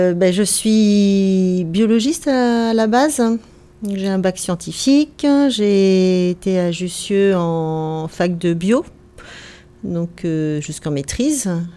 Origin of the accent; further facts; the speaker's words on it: Lannion, Brittany, France; born there; je suis né à Lannion. J'ai toute ma famille originaire de Bretagne. Du côté de mon père et de Morlaix … du côté de ma mère, Plouézor